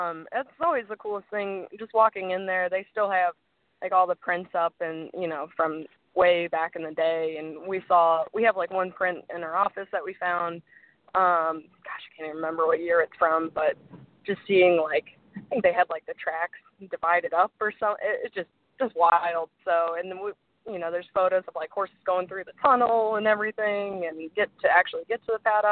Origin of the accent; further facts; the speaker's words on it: North Carolina, United States; Like, I grew up in North Carolina, and then my best friend down there used to ride and eventually owned her own horse